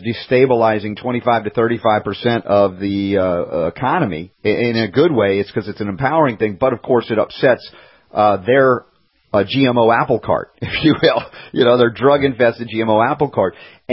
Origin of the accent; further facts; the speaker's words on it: United States; in my culture as an American, standard American diet and growing up in a medical family